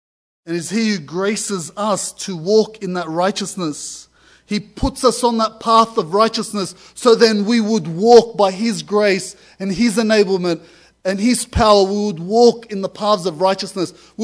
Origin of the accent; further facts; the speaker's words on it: Greenacre, New South Wales, Australia; I was raised in Greenacre and I live in Yagoona. I've been in the Bankstown district all my life, so I'm from the concrete jungle.